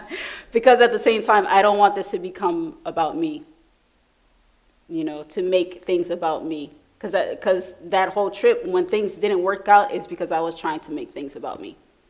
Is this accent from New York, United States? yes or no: yes; New York, United States; please, I've never been here before. I'm from New York. Please help me.